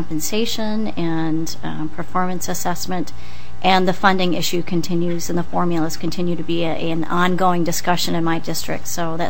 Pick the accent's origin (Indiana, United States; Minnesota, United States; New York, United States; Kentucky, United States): Minnesota, United States; Eden Prairie; from Eden Prairie.